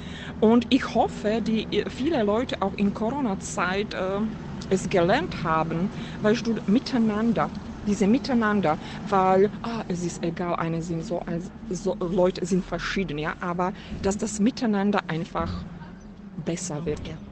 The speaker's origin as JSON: {"language": "German", "country": "Slovakia", "second_language": "German", "lives_now": "Germany", "said": "Und ich komme aus der Slowakei und ich wollte nach Hause zu meiner Mom."}